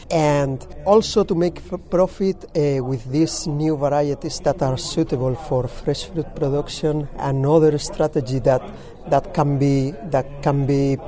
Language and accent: English; Valencia, Valencian Community, Spain; I come originally from Valencia, Spain, where I was working with citrus.